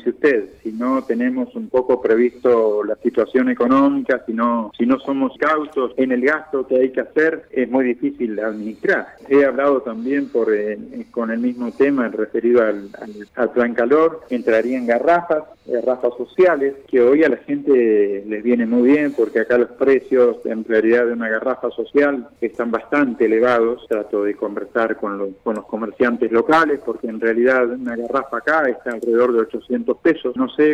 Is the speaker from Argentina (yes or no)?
yes; Argentina